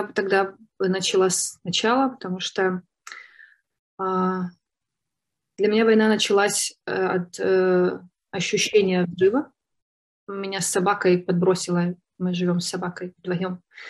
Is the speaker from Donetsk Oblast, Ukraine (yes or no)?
no; Khmelnytskyi, Khmelnytskyi Oblast, Ukraine; born there; в Хмельницком. Это первый город по дороге на Западную Украину. Я здесь родилась, в Хмельницком, и у меня здесь есть друзья.